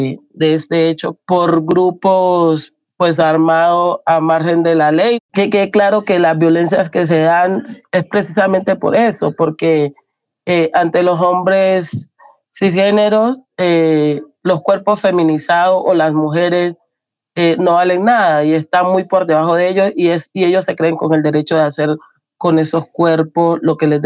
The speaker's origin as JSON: {"language": "Spanish", "town": "Tumaco", "region": "Nariño", "country": "Colombia", "said": "Bueno, yo soy de Tumaco."}